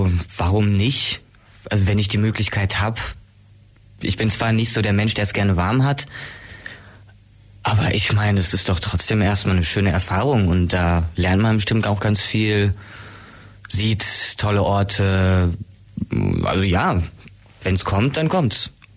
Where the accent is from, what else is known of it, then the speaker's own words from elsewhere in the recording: Offenbach am Main, Hesse, Germany; Ich bin kein gebürtiger Ulmer, ich komme aus dem wunderschönen Südhessen, aus Offenbach am Main.